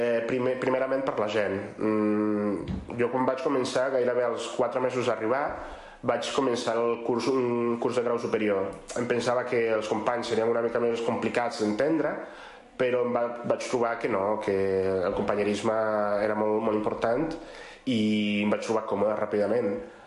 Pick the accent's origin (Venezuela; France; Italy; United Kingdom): Venezuela; moved away as an adult; now in Spain; sóc veneçolà, tinc 26 anys i sóc migrant.